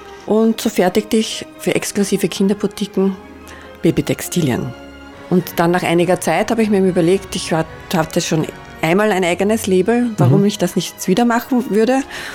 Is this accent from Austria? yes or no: yes; Dröberswinkel, Austria; Und ich bin aus Dröberswinkel